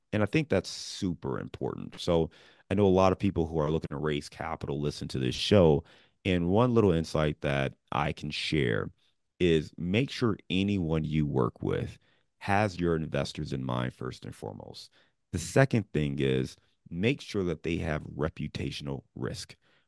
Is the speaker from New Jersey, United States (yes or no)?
no; Cleveland, Ohio, United States; also born or lived in Chicago / Dayton / Detroit; now in Cincinnati, United States; I live in the Midwest. I'm in Cincinnati. I used to live in Chicago, born and raised in Cleveland, went to school in Dayton, lived in Detroit.